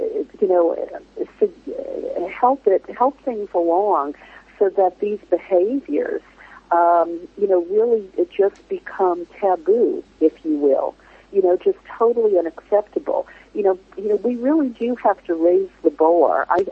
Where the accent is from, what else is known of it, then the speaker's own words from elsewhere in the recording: United States; speaking as an American here in the United States, I think we are so isolated from the rest of the world.